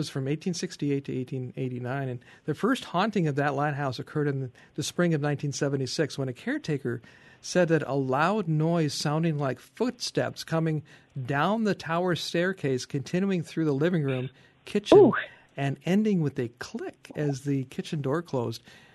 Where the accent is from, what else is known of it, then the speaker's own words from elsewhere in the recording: Wisconsin, United States; You know, Sarah, I grew up in Wisconsin. I have Badger red blood and flowing through my veins